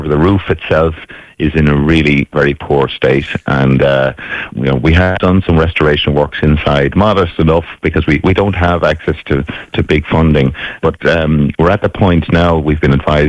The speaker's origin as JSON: {"language": "English", "town": "Dublin", "region": "Leinster", "country": "Ireland", "lives_now": "Galway, Ireland", "said": "Well, I'm originally from Dublin. I moved here to Galway, Ballyglunin, back in 2008"}